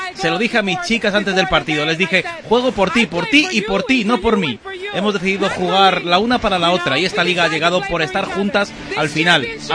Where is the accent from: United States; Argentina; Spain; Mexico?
United States; Spanish is a second language; Como americana, como extranjera, es increíble poder jugar aquí.